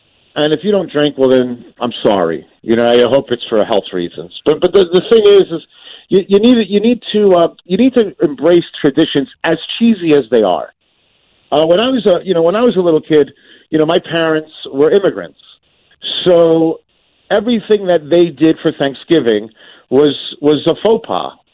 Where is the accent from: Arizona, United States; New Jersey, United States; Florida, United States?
New Jersey, United States; I'm from Jersey, so it comes from New Jersey.